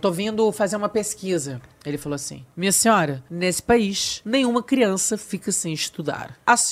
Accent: Brazil; Eu sou brasileira, tô pretendendo mudar.

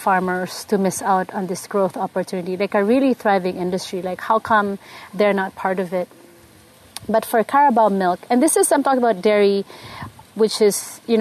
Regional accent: Philippines; to bring it back to my home country, and use all my experience to build a brand that's Filipino but world class.

